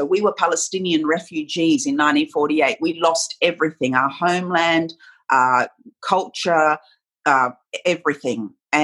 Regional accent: Australia; I grew up in Australia that was very void of multiculturalism as such. So I was very aware of my culture, my Middle Eastern Palestinian side

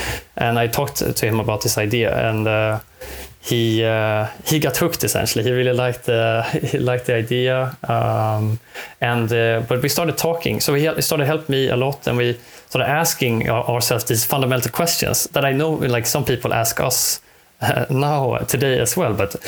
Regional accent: Stockholm County, Sweden; I am from the Stockholm archipelago, always been growing out in the I've grown up in the sea, in the archipelago

